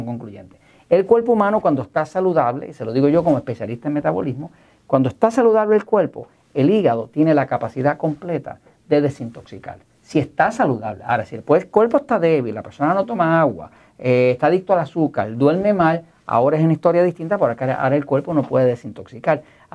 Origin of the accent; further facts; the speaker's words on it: Puerto Rico; yo soy de Puerto Rico, soy parte de Estados Unidos